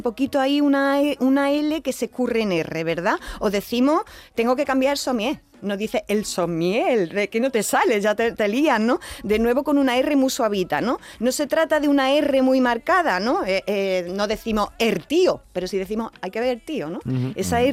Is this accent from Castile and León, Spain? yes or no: no; Andalusia, Spain; accent: Andalusian; este fenómeno propio de nuestro acento, muy característico de nuestro acento, se llama rotacismo